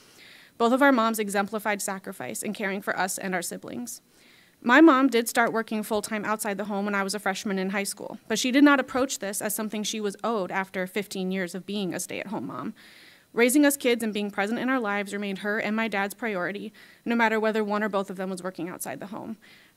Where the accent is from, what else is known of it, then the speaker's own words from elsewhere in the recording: Minnesota, United States; I shadowed them at local hospitals where I grew up in Minnesota.